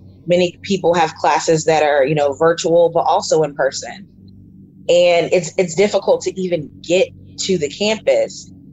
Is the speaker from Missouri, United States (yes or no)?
no; North Carolina, United States; I'm from North Carolina, and first find housing.